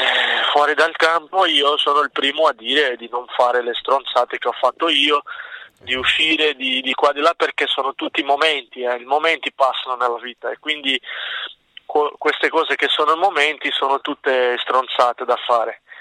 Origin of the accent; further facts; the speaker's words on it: Brazil; Italian is a second language; il sogno, penso, che da un brasiliano che esci dalla favela, dalla povertà, e vuoi fare calciatore.